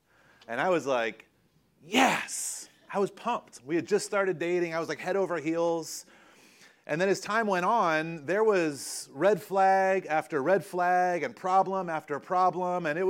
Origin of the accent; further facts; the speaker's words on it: North Carolina, United States; I grew up in North Carolina, and we would light off fireworks.